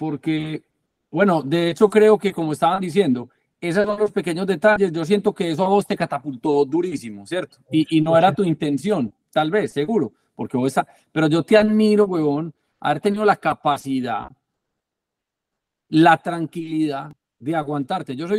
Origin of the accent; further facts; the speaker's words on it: Antioquia, Colombia; A mí siempre me pareció patético, siendo muy paisa, el tema ese de Antioquia Federal